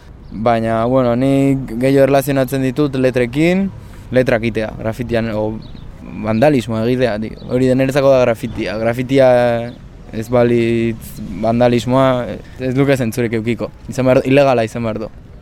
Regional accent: Pasaia, Basque Country, Spain; Pasaiakoa naiz, 20 urte ditut. Oraintxe bertan arterrak ikasten ari naiz Bilbon, Leioan

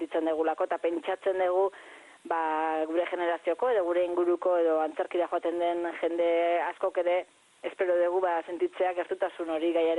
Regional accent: Errenteria, Basque Country, Spain; gero ja poliki poliki ere lortu dugu gure herrian oreretan bertako antzokiak ere ba lekua uztea

